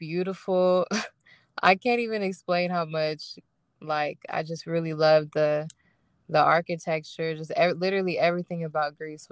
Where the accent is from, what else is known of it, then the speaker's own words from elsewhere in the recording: Nigeria; well, I'm Nigerian, so I have to do the honorable mention of jollof rice.